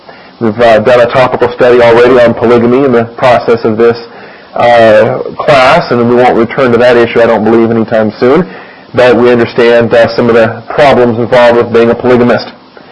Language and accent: English; Washington, United States; I'm from Washington State. But we're all Americans, as it were.